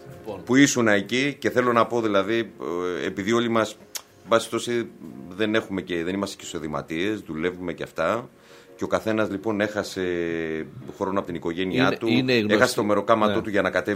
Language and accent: Greek; South Aegean, Greece; επειδή είμαι και εγώ από τη Δωδεκάνησα